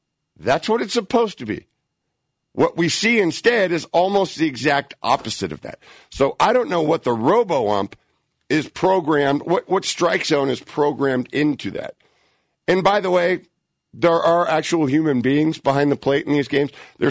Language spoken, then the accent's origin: English; Redwood City, California, United States; I live in the Bay Area. I'm from the Bay Area. I root for the Bay Area.